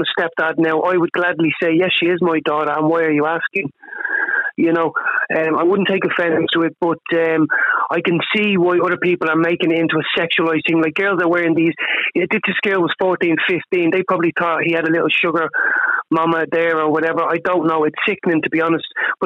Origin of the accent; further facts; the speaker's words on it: Dublin, Leinster, Ireland; I grew up in Dublin 13